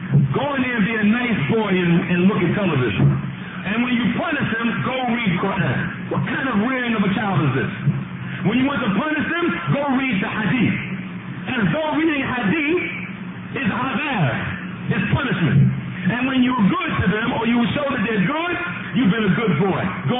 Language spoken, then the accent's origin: English; United States; I'm born and raised in America. I'm a child of television